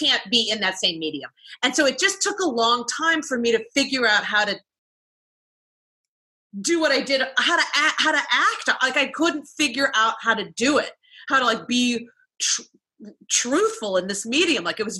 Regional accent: Cleveland, Ohio, United States; I grew up in Ohio, like in Cleveland.

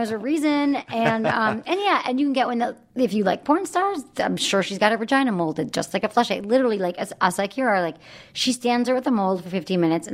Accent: Michigan, United States; Michigan.

